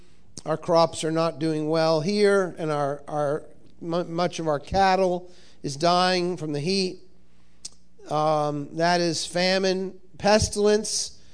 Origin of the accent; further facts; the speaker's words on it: Cape Cod, Massachusetts, United States; I grew up on Cape Cod. We never had to worry about sharks when I grew up on Cape Cod.